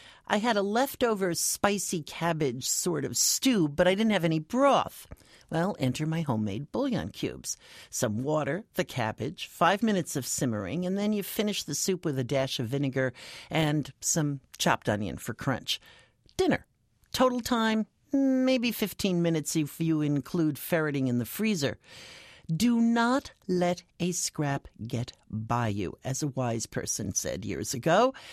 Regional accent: New York, United States; remember, I'm from New York

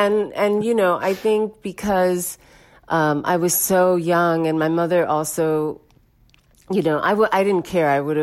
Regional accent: India; I came from India.

